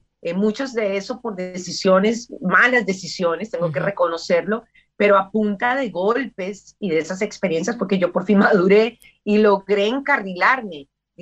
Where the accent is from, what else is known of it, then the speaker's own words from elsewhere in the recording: Colombia; Yo soy colombiana, pero yo como colombiana jamás probé la droga